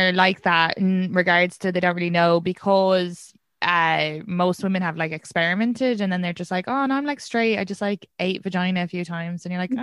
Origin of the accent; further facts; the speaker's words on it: Leinster, Ireland; now in New York, United States; I'm from Kildare.